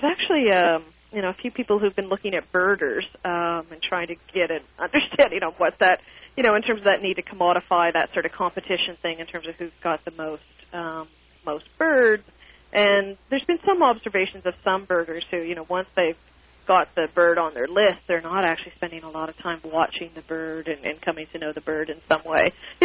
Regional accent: Flesherton, Ontario, Canada; It's like, oh, in Flesherton and on a farm.

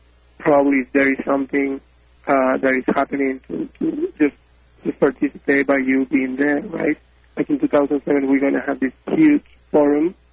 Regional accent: Mexico; English is a second language; here we are, 10 people that are going to hold this candlelight in my hometown, in my city.

